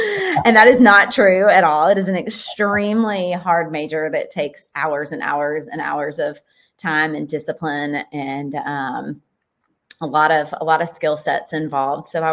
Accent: Signal Mountain, Tennessee, United States; also born or lived in Chattanooga; I am a native of Chattanooga. I grew up on Signal Mountain, and I'm super boring. I've never left here. I stayed here and went to UTC and studied interior design there.

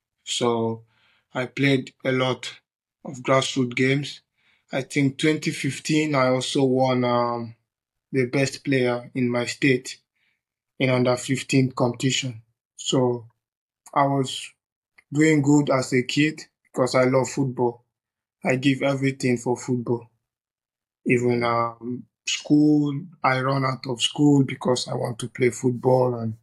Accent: Iyagwa, Imo, Nigeria; I'm from Imo State, and I'm from Owerri West, precisely Iyagwa. I grew up there

